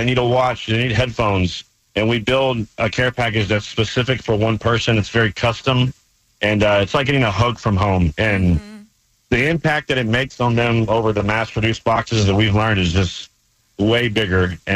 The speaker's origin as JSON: {"language": "English", "region": "Texas", "country": "United States", "said": "it started off as boots for troops because I was from Texas and I wanted to put a Texas twist on these care packages."}